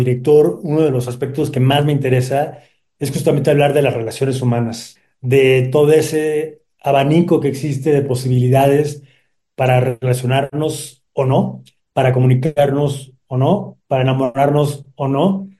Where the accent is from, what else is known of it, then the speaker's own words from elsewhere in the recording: Mexico; Como parte de nuestra tradición como mexicanos